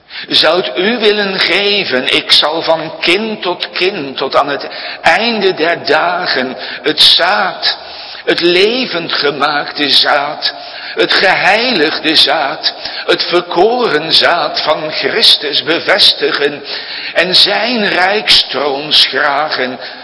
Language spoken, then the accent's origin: Dutch; Gelderland, Netherlands; born there; ik ben geboren in de Betuwe als derde in een gezin van 8. Een slagersgezin. Ik was 17, toen ging ik in Amsterdam taal- en letterkunde studeren.